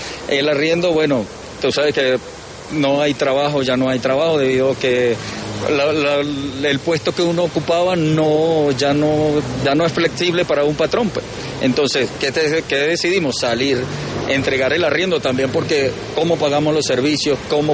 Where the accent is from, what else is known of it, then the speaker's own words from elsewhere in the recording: Lara, Venezuela; Yo soy del estado Lara, acá vamos del estado Lara